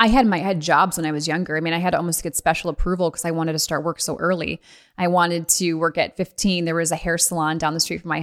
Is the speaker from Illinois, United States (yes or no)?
yes; Illinois, United States; I mean, I was raised in the Midwest in Illinois.